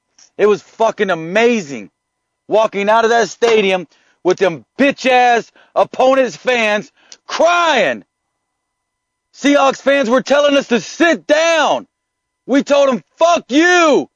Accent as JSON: {"language": "English", "town": "Winter Haven", "region": "Florida", "country": "United States", "said": "I said in the beginning, I'm from Winter Haven, so I'm never in Tampa that much."}